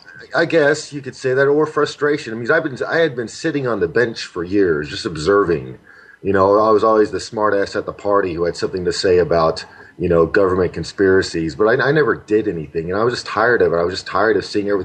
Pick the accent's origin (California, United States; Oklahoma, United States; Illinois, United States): Oklahoma, United States; Oklahoma City; No, I mean, I grew up in Oklahoma, in Oklahoma City. It's my hometown